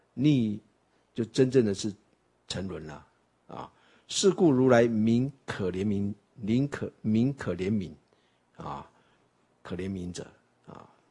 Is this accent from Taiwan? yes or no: yes; Taiwan; 那个是我们台湾人发明的这个外国中文这样的啊